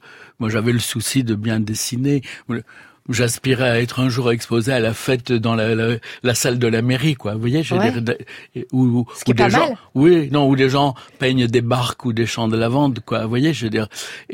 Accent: Nice, Provence-Alpes-Côte d'Azur, France; Je suis de Nice, d'un quartier de Nice, mais ma famille originelle d'un village de l'arrière-pays de Nice, Sospel

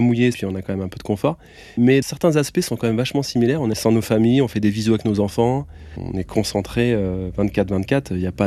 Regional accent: La Rochelle, Nouvelle-Aquitaine, France; parce que je suis de La Rochelle

